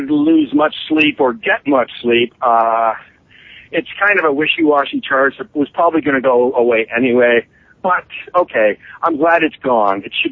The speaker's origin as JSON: {"language": "English", "town": "Toronto", "region": "Ontario", "country": "Canada", "lives_now": "Fort McMurray, Canada", "said": "No, I was born in Toronto."}